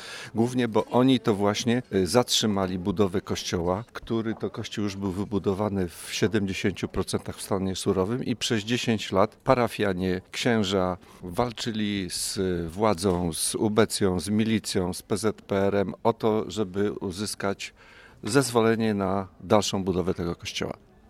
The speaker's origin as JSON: {"language": "Polish", "town": "Stalowa Wola", "region": "Subcarpathian Voivodeship", "country": "Poland", "tie": "born or raised there", "said": "urodziłem się w Stalowej Woli, tam spędziłem dzieciństwo"}